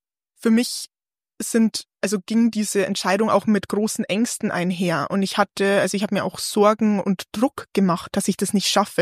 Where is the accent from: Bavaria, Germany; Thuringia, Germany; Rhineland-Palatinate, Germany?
Bavaria, Germany; now in Nuremberg, Germany; bin 27 Jahre alt und bin gebürtige Niederbayerin. Aktuell wohne ich in Nürnberg, ziehe aber bald um nach München.